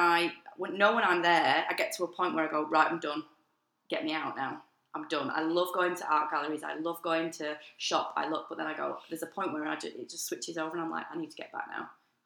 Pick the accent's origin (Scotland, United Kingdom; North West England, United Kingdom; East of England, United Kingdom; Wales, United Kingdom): North West England, United Kingdom; Manchester; moved away as an adult; I'm from Manchester, so, you know, love the city.